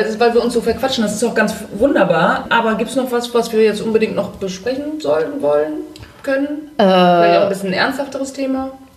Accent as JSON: {"language": "German", "country": "Germany", "tie": "born there", "said": "Ich bin halt in Deutschland geboren, ich spreche fließendes, reines Hochdeutsch."}